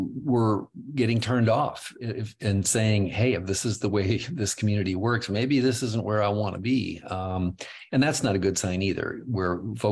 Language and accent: English; Chicago, Illinois, United States; I come from Chicago, and, you know, I thought I'd seen some crazy stuff covering politics and government in Chicago.